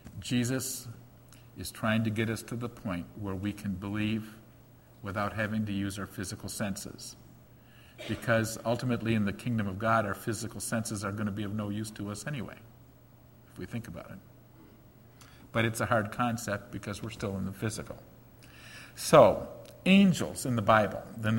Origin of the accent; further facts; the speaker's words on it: Detroit, Michigan, United States; When I was a boy growing up in Northwest Detroit, my parents were unaware of it at the time, but they planted us right in the middle of a Jewish neighborhood.